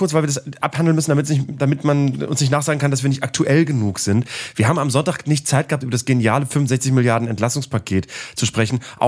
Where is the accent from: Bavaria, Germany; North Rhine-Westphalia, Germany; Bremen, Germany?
Bremen, Germany; gerade vorgestern in Bremen, meiner Heimatstadt